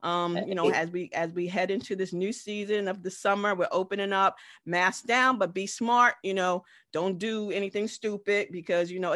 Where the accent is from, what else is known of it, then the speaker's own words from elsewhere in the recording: Dover, Delaware, United States; Again, I grew up in Dover. I bit my teeth in Dover. I went to high school in Dover. I went to Dell State in Dover, and Dover's right down the street.